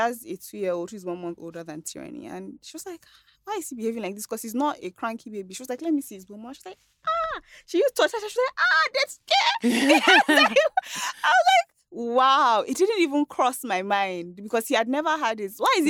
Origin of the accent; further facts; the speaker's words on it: United Kingdom; So I'm British.